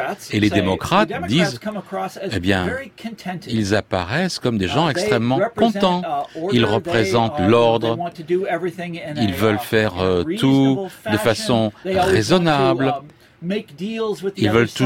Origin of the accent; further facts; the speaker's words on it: Kansas, United States; Moi, je viens du Kansas. Si vous allez dans les petits patelins du Kansas, dans cette partie du pays, la rue principale, il n'y a plus rien.